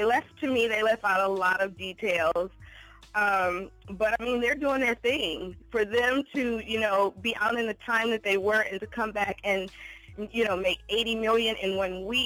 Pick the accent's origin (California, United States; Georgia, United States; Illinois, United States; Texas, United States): Illinois, United States; Chicago; I am from Chicago, Illinois.